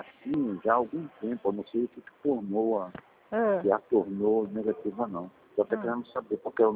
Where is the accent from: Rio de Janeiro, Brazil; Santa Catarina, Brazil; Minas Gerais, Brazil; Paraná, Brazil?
Rio de Janeiro, Brazil; Rio de Janeiro.